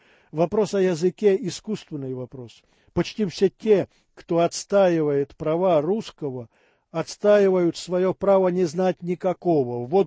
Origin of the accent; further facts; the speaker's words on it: Sievierodonetsk, Luhansk Oblast, Ukraine; born there; first language ru; also born or lived in Lviv / Kharkiv / Kyiv; Я родился и жил до 92-го года в Северодонецке, в Донбассе. Регулярно езжу туда к родителям. Мама азербайджанка, отец белорус. Мой родной язык русский, но я знаю украинский. Он мне нравится, и я считаю себя украинцем